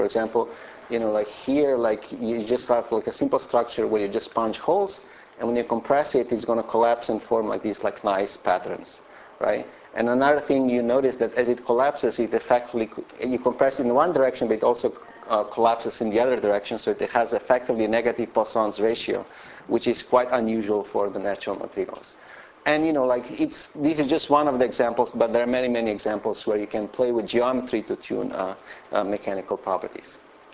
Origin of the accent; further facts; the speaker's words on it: Slovenia; I'm originally from Slovenia, and I did my undergrad